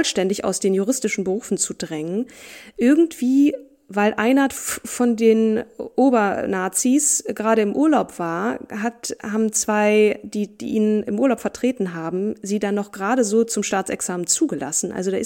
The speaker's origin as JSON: {"language": "German", "town": "Marburg", "region": "Hesse", "country": "Germany", "tie": "born there", "said": "zunächst in meiner Geburtsstadt Marburg"}